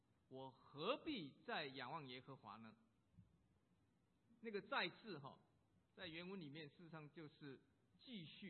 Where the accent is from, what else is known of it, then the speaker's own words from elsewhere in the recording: United States; 你知道我们在美国长大的，在美国待久了，我们从来没种过田了